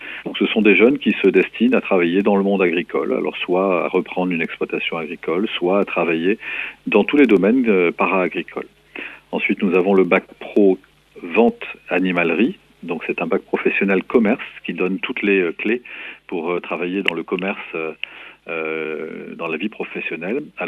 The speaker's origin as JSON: {"language": "French", "region": "Hauts-de-France", "country": "France", "lives_now": "Mauléon, France", "said": "Et je suis originaire d'un tout autre département puisque je viens du Nord, le département du Nord, à côté de Lille."}